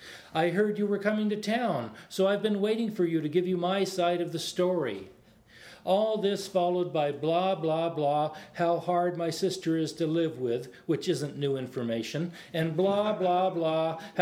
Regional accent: Chicago, Illinois, United States; because I've been a lifelong pacifist, even if I am from Chicago.

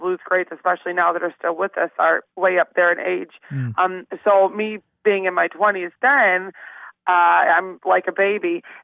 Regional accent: Waukegan, Illinois, United States; So I am originally from Waukegan, Illinois, which is about, let's see, it's about 45 minutes north of the Loop. It's in Lake County, which is right next door to Cook County, Chicago County.

